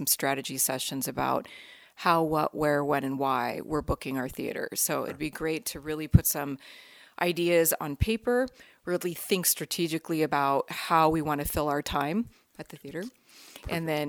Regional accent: Seattle, Washington, United States; I come from the Seattle area

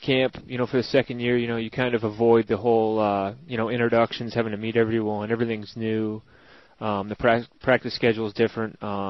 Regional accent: Northeast, United States; growing up in the Northeast, I had a bunch of friends and family drove down there

